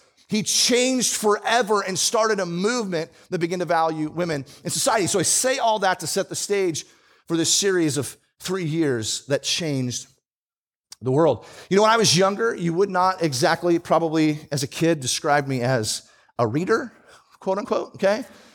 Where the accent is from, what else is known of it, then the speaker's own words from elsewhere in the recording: Bonney Lake, Washington, United States; by the way, I grew up in Bonnie Lake, Washington.